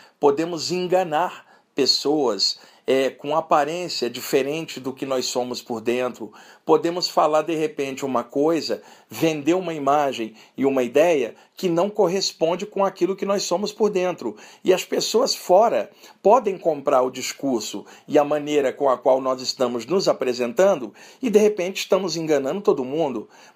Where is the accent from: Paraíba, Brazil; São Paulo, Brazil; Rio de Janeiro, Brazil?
Rio de Janeiro, Brazil; Só que o meu corpo nasceu no Brasil, no Rio de Janeiro. Então eu falo assim, sou carioca e sou brasileiro.